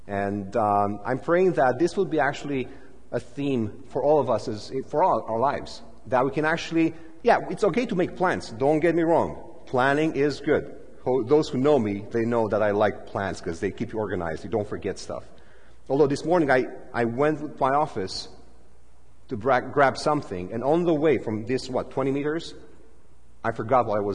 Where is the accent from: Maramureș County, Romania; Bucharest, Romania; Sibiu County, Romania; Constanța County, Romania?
Bucharest, Romania; English is a second language; my hometown is Bucharest